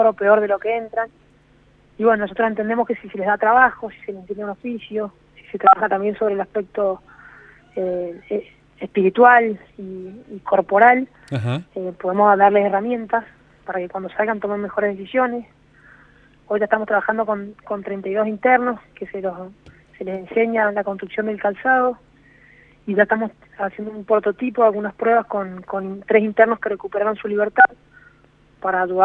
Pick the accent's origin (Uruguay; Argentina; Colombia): Argentina; Mendoza; Bueno, somos tres amigos mendocinos.